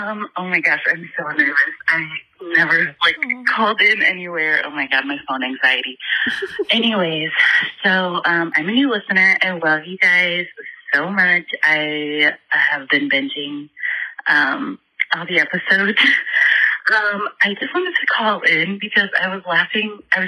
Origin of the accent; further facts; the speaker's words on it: Indiana, United States; So I'm from Indiana.